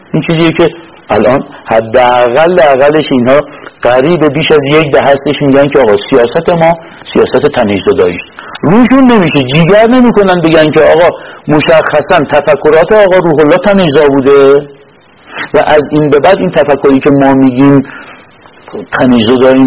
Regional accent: Iran; پا گفتم من بچه ایران

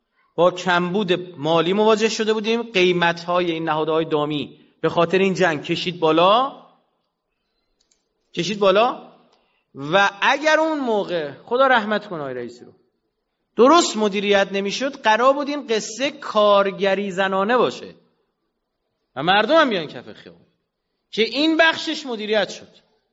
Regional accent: Iran; برای ما ماندن معنا ندارد، به خاطر اینکه ما ایرانیم، ما هزاران سال همینجاییم

